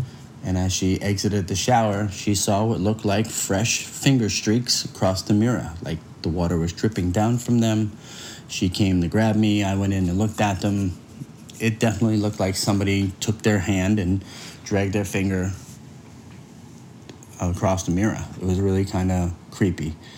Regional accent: Long Island, New York, United States; I'm from Long Island, New York.

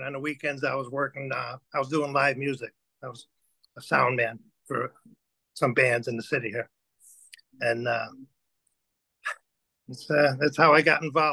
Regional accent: Berwyn, Illinois, United States; where I grew up in Berwyn.

